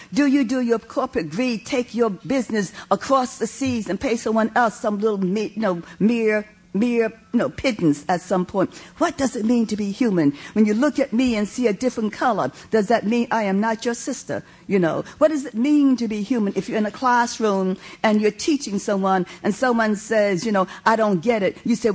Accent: New York City, New York, United States; because I come from New York City.

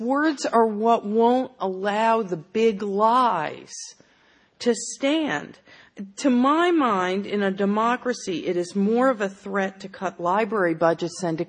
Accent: Drexel Hill, Pennsylvania, United States; I grew up in Drexel Hill, in a lovely center hall colonial with a club chair in the living room right near the fireplace.

